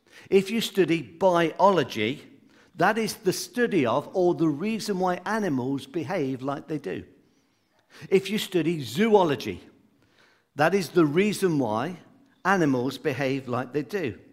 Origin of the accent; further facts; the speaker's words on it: Coventry, West Midlands, United Kingdom; Where I grew up in the Midlands, we have 2 cathedrals.